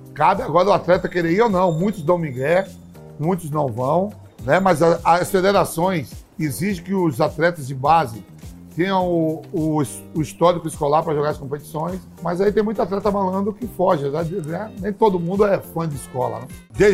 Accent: Bahia, Brazil; eu não canto nada, não sei, toco nenhum instrumento, sou baiano, toco.

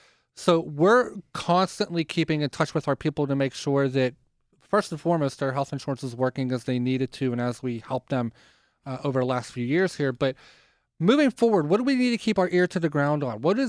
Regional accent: Pittsburgh, Pennsylvania, United States; I grew up in Arlington, which is in the south side of Pittsburgh. My parents are still there.

